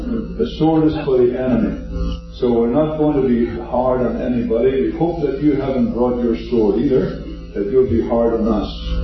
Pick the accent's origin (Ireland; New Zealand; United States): Ireland; moved away; Most of you know that I came from Ireland years ago, and I like to go back once in a while